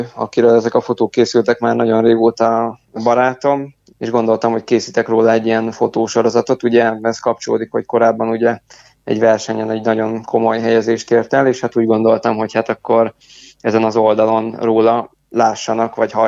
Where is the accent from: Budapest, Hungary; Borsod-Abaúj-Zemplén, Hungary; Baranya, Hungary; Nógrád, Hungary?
Borsod-Abaúj-Zemplén, Hungary; Lilafüred; A Lilafüreddel kapcsolatban pedig ugye én itt születtem, sőt gyakorlatilag mondhatjuk, hogy tőzsgyökeres hámori vagyok, mert hát már a Dük nagyapám is itt élt